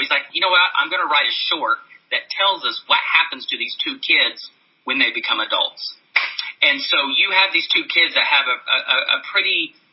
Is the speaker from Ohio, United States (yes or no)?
no; Oklahoma, United States; now in New York, United States; and I'm from Oklahoma originally, and he's from Texas. And so, but we live in upstate New York.